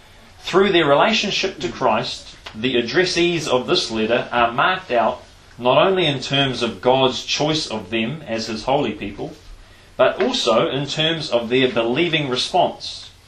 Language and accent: English; New Zealand; Probably a touch more than we get from just skimming through it as everyday Kiwi folk.